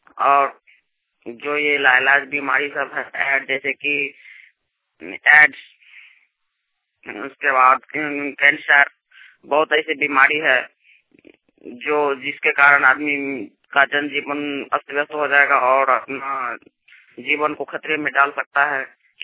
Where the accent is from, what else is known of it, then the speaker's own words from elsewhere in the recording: Pushkar, Bihar, India; ग्राम पुष्कर थाना घनश्यामपुर जिला दरभंगा बिहार का रहने वाला हूँ।